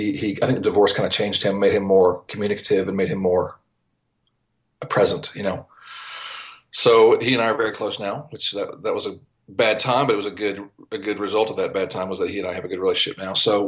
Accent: St. Petersburg, Florida, United States; also born or lived in Malden, South Carolina; Or I guess it was really Malden, South or Simpsonville or Malden, South Carolina. And then I moved from Malden to St. Pete, Florida. And this is all before the age of 6 or 7.

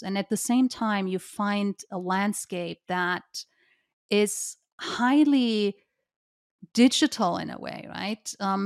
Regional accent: Germany; English is a second language; my home country, Germany

